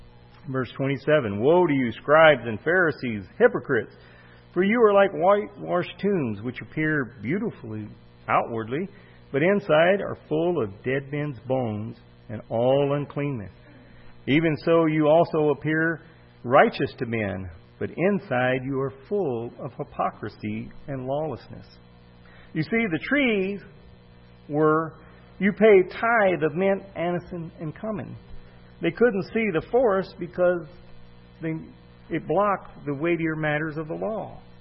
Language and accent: English; the South, United States; See, I'm from the South, so I can speak Southern and Northern, as I've told people before.